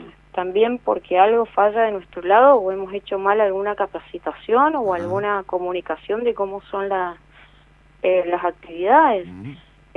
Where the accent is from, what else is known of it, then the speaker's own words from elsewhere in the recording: Mendoza, Argentina; el valor del agua como mendocinos no lo tenemos tan instaurado